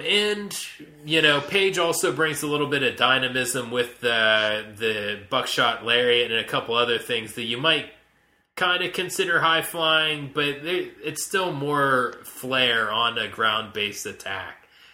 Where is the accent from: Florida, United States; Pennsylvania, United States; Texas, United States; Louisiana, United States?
Pennsylvania, United States; Altoona; this is a new flavor that I found when I was recently back in my hometown of Altoona.